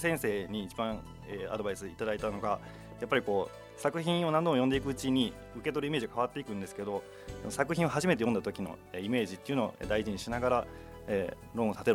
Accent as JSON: {"language": "Japanese", "town": "Tamba", "region": "Hyogo", "country": "Japan", "said": "兵庫の丹波市というところです。"}